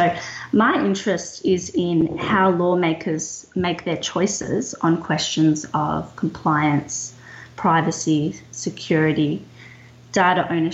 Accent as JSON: {"language": "English", "town": "Melbourne", "region": "Victoria", "country": "Australia", "said": "So I'm a lawyer from Melbourne, Australia"}